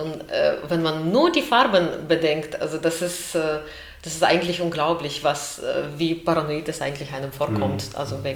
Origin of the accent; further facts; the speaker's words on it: Belarus; ich komme aus Belarus.